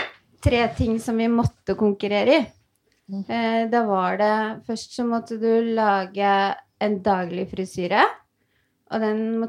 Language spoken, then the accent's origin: Norwegian; Tyristrand, Buskerud, Norway